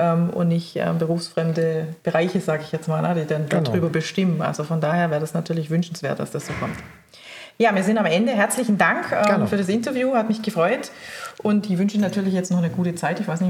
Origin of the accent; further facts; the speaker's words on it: Baden-Württemberg, Germany; ich komme ja aus Baden-Württemberg.